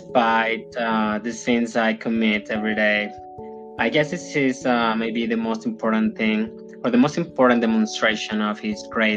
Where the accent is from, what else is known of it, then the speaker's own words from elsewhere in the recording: Venezuela; English is a second language; now in Bogota, Colombia; Well, I'm from Venezuela. I was born there, but I'm currently living in Bogota, Colombia.